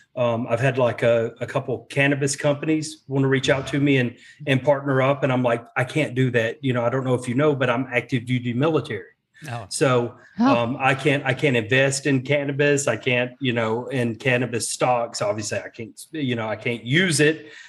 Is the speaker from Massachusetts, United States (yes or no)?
no; Alabama, United States; I'm from Alabama, and I'm proud of it, Roll Tide.